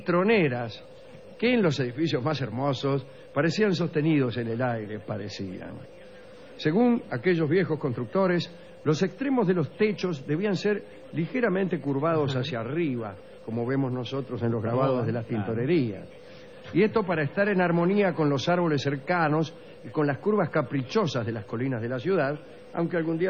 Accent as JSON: {"language": "Spanish", "region": "northern China", "country": "China", "accent": "Northern Chinese", "said": "Repito, Hangzhou, lo digo con mi acento chino, que es del norte más que del sur."}